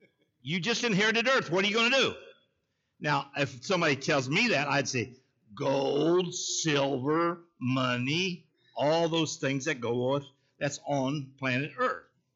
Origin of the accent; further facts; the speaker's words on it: Oklahoma, United States; born there; Now, I was born in Oklahoma, so be cool.